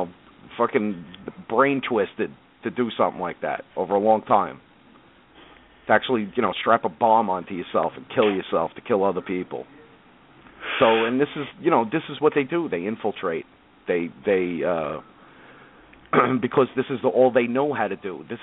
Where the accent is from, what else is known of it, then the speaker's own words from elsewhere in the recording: Brooklyn, New York, United States; I'm from Brooklyn.